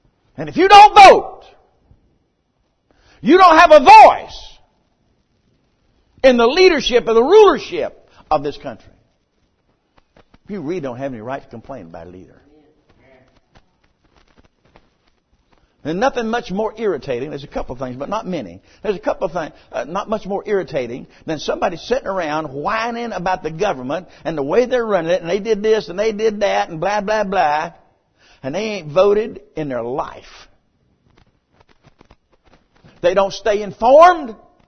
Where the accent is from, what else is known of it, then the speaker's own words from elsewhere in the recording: United States; I'm a Christian first. And after that, I'm an American.